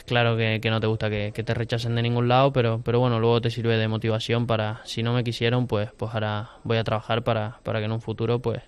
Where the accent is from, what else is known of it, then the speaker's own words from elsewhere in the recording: Canary Islands, Spain; Yo soy canario, no andaluz.